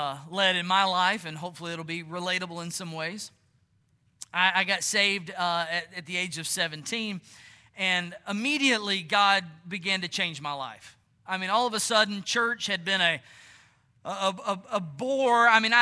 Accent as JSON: {"language": "English", "region": "Georgia", "country": "United States", "said": "I'm from Georgia. Winter's coming. I don't like this."}